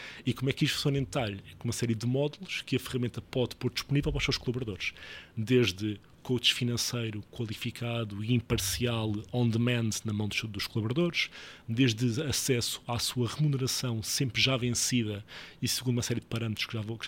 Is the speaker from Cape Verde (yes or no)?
no; Portugal; é porque cresci aqui em Portugal.